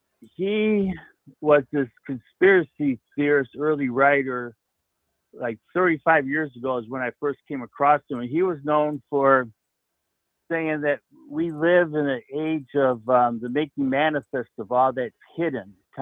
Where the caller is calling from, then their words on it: Florida, United States; from Florida.